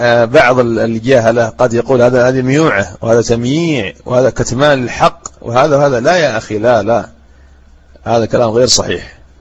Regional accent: Yemen; حتى عندنا هنا في اليمن

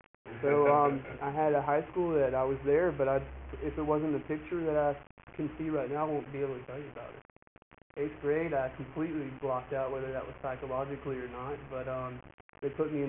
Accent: Canton, Georgia, United States; also born or lived in Augusta; I was born in Augusta and moved to Canton, Georgia. I grew up in Canton, Georgia. It's a little small town north of here.

